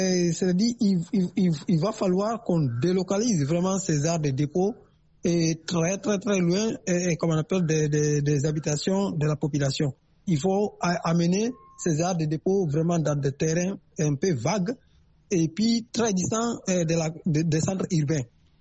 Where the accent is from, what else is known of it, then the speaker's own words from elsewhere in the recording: Guinea; je connais très bien cet endroit, car je suis un Guinéen aussi. Et j'ai vécu dans ce pays, et puis aussi, mon lycée était tout près de ce dépôt de ce carburant-là.